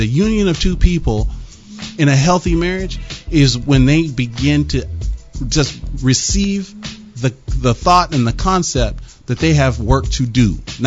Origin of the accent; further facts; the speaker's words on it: Pacific Northwest, United States; I grew up in the Pacific Northwest. So when I look at a day like today where everybody's like, oh, no, it's rainy, I come from the land where it rains nonstop